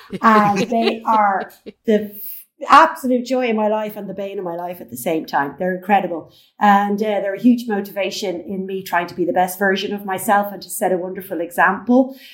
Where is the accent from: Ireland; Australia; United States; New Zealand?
Ireland; now in Spain; Okay, well, I'm Irish, but I live in Spain. I've been here 20 years